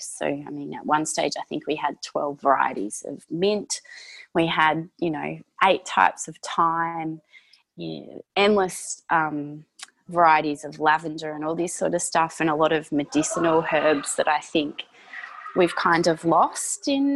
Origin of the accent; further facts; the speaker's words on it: Somerville, Victoria, Australia; Yeah, well, I am from the Mornington Peninsula, from a place called Somerville, which is located around about an hour and a half southeast of Melbourne. So I grew up on an organic herb farm, which was called Miller's Herbs.